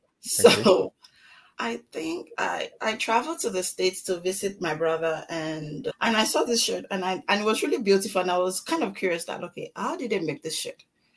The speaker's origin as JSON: {"language": "English", "region": "Lagos", "country": "Nigeria", "tie": "born or raised there", "said": "Mm-hmm. I grew up in Lagos, Nigeria. I'm from Ogun State. I'm a Yoruba girl."}